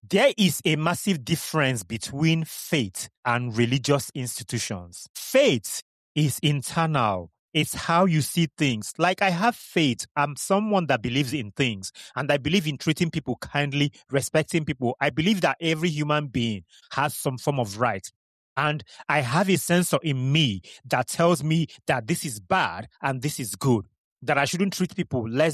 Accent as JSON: {"language": "English", "country": "Nigeria", "said": "I come from Nigeria"}